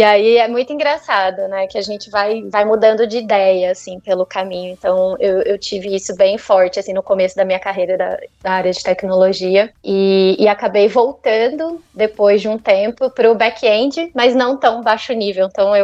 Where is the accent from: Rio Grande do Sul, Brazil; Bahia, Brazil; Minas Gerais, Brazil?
Minas Gerais, Brazil; Itajubá; Bom, eu morei na minha infância, adolescente inteira em Itajubá, que é uma cidadezinha pequenininha, mas ela tem várias faculdades, então tem faculdade de medicina, de engenharia, de enfermagem, ela é bastante universitária, assim.